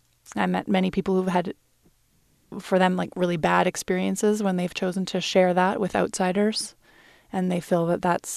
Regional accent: Canada; And as a Canadian, you know, working up there was closer to home than anywhere else

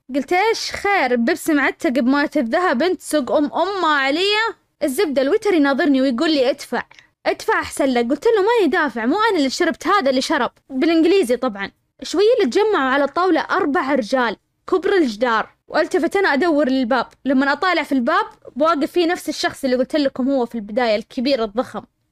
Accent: Saudi Arabia; قال لي أنت من وين؟ قلت له أنا من السعودية

